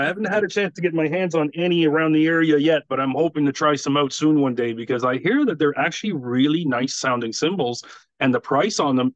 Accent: Canada; See, I've never been, and I know I'm a Canadian, so I've been all the way west.

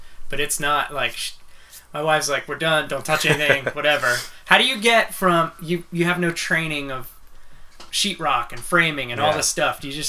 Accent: Pennsylvania, United States; So Pete's from Delaware, I'm from Pennsylvania, and we're all Church of Christ, really, our religion.

